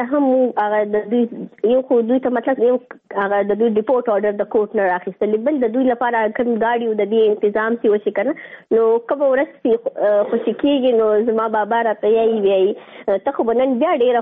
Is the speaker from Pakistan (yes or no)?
no; Afghanistan; moved away; ما ورته چې ته افغان یې، نو هغه ما ته ویسي او زه افغان یم